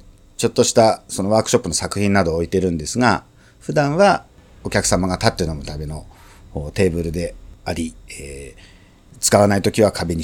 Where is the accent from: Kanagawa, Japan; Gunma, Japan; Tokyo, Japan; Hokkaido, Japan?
Tokyo, Japan; Tanashi; also born or lived in Kanazawa; 小学校5年生の時に田無小学校に転校してきまして、うん、それから青春時代はずっと田無保谷のエリアで過ごしておりまして、今は住んでるのは東村山になります。